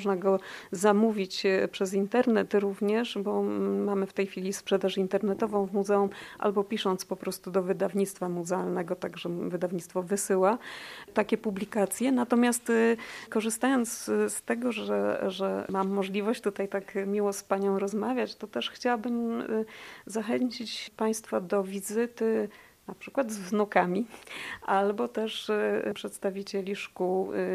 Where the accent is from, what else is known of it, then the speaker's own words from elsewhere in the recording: Poznań, Greater Poland Voivodeship, Poland; born there; jako poznanianka z urodzenia